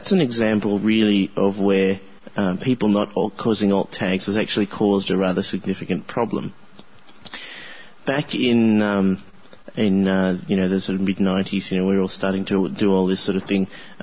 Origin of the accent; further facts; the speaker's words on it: Australia; and I'm from Australia, so it's a bit of an international thing happening here